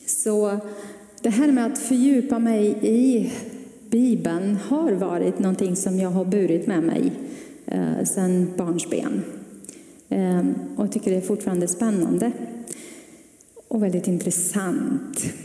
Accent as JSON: {"language": "Swedish", "country": "Romania", "tie": "born or raised there", "moved": "yes", "lives_now": "Sweden", "said": "sedan 23 år tillbaka när jag kom till Sverige. Och som barn växte jag upp i en baptistförsamling i Rumänien."}